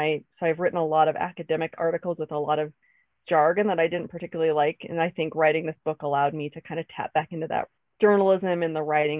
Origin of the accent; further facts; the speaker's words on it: Dover, Idaho, United States; I feel bad saying I grew up there, but I moved there when I was a freshman in high school. So I went lived there all through high school